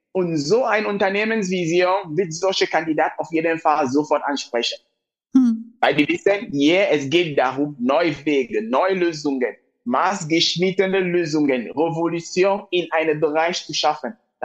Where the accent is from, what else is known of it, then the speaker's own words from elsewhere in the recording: Cameroon; German is a second language; 2001, ich war noch in Kamerun, meine Heimat.